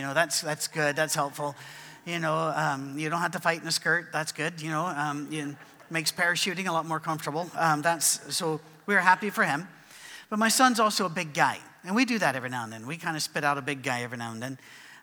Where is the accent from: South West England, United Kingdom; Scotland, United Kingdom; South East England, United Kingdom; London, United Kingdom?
Scotland, United Kingdom; because they were the cheapest and we're Scottish.